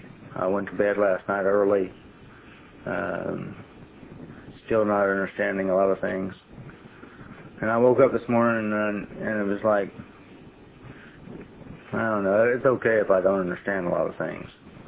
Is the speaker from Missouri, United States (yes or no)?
yes; Kansas City, Missouri, United States; I'm from Kansas City. I moved to Alabama about 2 months ago. I feel real good about my move.